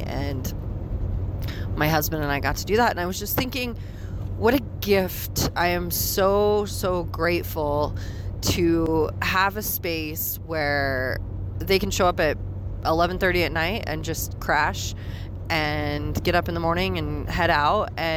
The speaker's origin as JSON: {"language": "English", "town": "Rawlins", "region": "Wyoming", "country": "United States", "tie": "born or raised there", "said": "I grew up in Rawlins, Wyoming. So at the time when I graduated, our graduating class was about 100, 110 people."}